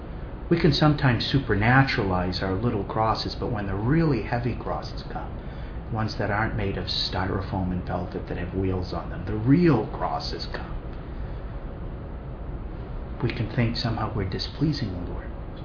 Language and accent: English; Boston, Massachusetts, United States; I grew up in the Archdiocese of Boston.